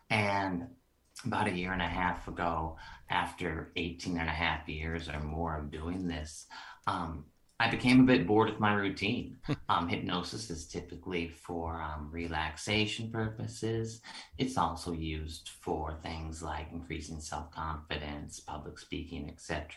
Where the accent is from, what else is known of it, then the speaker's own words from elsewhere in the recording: United States; And Tony, at the time, I'm an American.